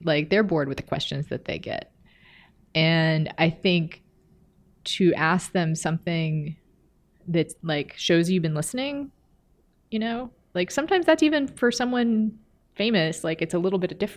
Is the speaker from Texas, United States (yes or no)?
yes; Texas, United States; And I'm from Texas and I know what that is